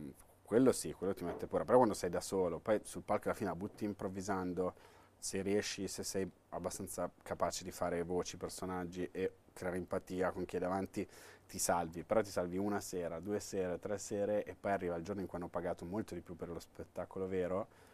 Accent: Milan, Lombardy, Italy; sono di scuola romana, però sono milanese

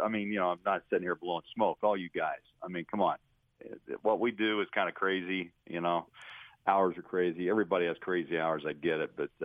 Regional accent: Missouri, United States; one of the epicenters is really kind of my hometown, right outside Springfield, Missouri

